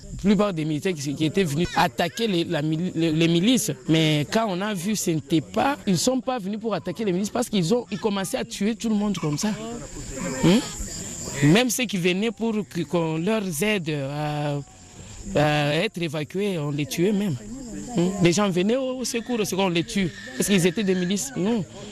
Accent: DR Congo; moved away; Nous sommes des Congolais et quand nous avons fui, ce n'est pas qu'on n'a rien vu.

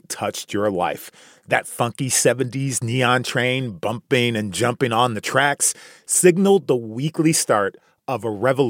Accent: Chicago, Illinois, United States; In my hometown, Chi-Town, Chicago, in the year 1969.

